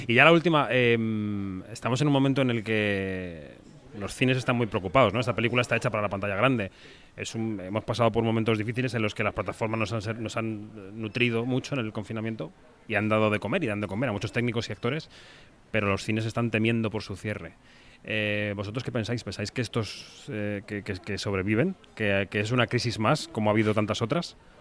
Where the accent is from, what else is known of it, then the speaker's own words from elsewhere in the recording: Madrid, Community of Madrid, Spain; yo por ejemplo vengo de Madrid, es un polo importante